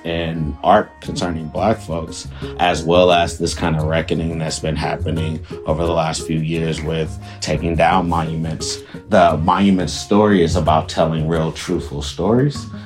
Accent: Oakland, California, United States; Well, I grew up in West Oakland. It's my first memory in my whole life, but my family has been in Oakland since about 1962, 63.

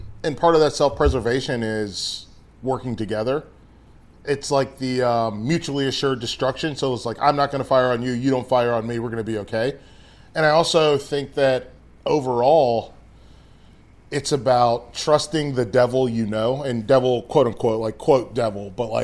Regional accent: North Carolina, United States; I mean, listen, I'm from North Carolina.

